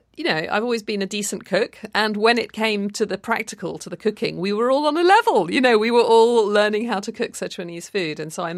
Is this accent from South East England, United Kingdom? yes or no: yes; Oxford, South East England, United Kingdom; No, I grew up in Oxford, England.